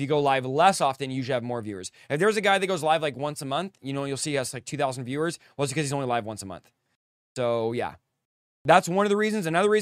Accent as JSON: {"language": "English", "region": "California", "country": "United States", "said": "I'm not from Stockton. I live, you know, about 45 minutes to an hour away, but I'm from Central California."}